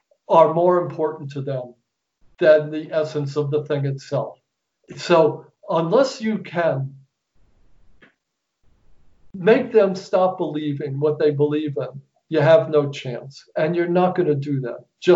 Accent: New York, United States; accent: New York; I disavow all the mistakes that I made in it and my New York accent

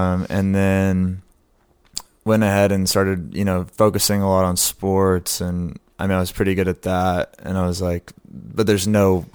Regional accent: Austin, Texas, United States; I'm also going from Austin, Texas, having lived here my whole life, to going to Baltimore. It's, like, a pretty stark difference.

